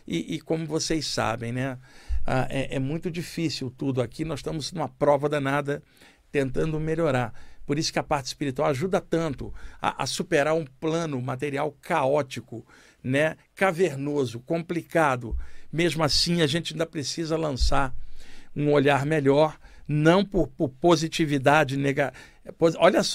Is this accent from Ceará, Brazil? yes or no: no; Rio de Janeiro, Brazil; Eu cresci na Baixada Fluminense do Rio de Janeiro.